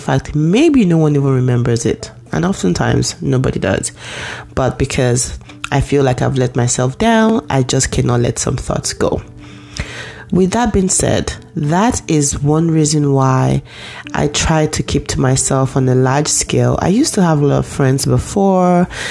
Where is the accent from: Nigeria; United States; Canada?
Nigeria; it comes from being Nigerian.